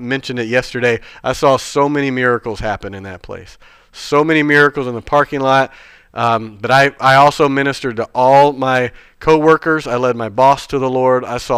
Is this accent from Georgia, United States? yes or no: yes; Georgia, United States; also born or lived in New Bern; I grew up in Georgia. It's the Coca-Cola capital of the world.